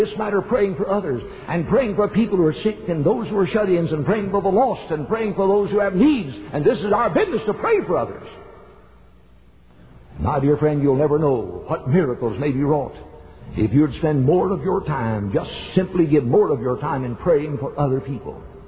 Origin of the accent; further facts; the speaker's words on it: Chattanooga, Tennessee, United States; I said, Dr. Wadsworth … I'm from Chattanooga.